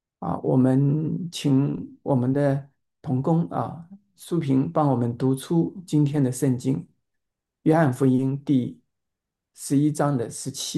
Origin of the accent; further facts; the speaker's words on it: China; moved away; 那以前呢，在中国的时候，我老家呢基本上是清明节前的2周就要上山去上坟，那个时候呢，有的时候也会下些的雨，山上呢有映山红。